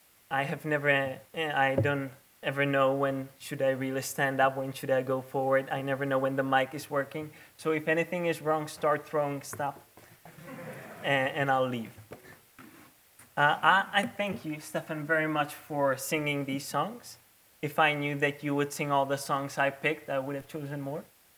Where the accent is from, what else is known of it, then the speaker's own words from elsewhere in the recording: Czechia; as you probably know from my name, I come from a weird country. I come from the Czech Republic, which is in the middle of Europe.